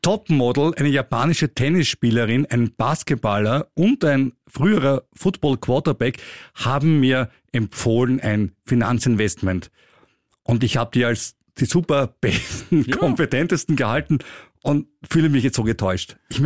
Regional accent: Austria; Also bei uns in Österreich würde da wer vom Gericht kommen und die Klage zustellen.

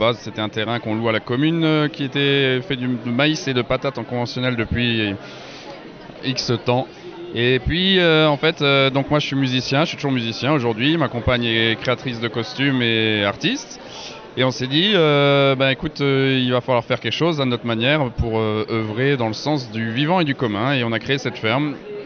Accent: Herrlisheim, Grand Est, France; born there; moved away as an adult; now in Paris, France; Bah, en fait, je suis né à Erlisheim, à côté de Colmar, et à 18 ans, je suis parti à Paris

